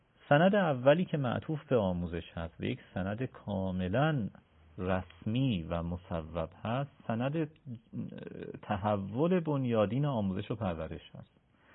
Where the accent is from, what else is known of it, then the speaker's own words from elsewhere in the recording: Iran; ما در کشوری زندگی میکنیم که اگر من این کشور رو به عنوان یک ایرانی تعریف کنم